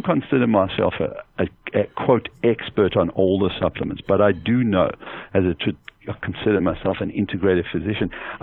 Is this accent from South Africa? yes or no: yes; South Africa; I'm from South Africa, and, you know, we have something there called Safari, and I call it the Big Five.